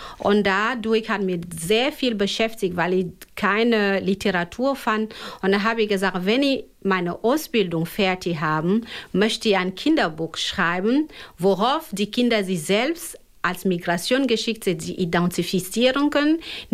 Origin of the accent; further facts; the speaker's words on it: Osnabrück, Lower Saxony, Germany; wenn du sagst, ich komme aus Osnabrück, dann fragt man, wo genau her kommst du noch?